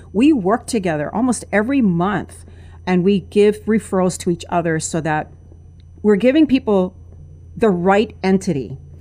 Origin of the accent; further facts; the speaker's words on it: Wailua, Hawaii, United States; and I'm from Wailua, North Shore, I can attest to this.